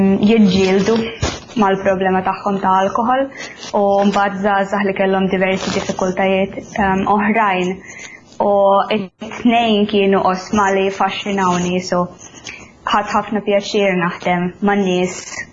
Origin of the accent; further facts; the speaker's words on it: Finland; Maltese is a second language; now in Malta; jiena ġejja minn Finland, ili għaw Malta minn 2007, jiġifieri 13-il sena u għalhekk forsi tinduna xi kultant ftit meta nitkellem bil-Malti wkoll.